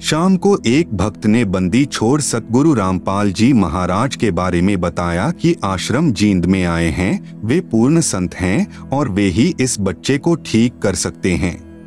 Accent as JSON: {"language": "Hindi", "town": "Petwar", "region": "Haryana", "country": "India", "lives_now": "Jind, India", "said": "गांव पेटवाड़, तहसील हांसी, जिला हिसार का रहने वाला हूं। अब एम्प्लाइज कॉलोनी जेल के सामने जींद में सपरिवार रहता हूं।"}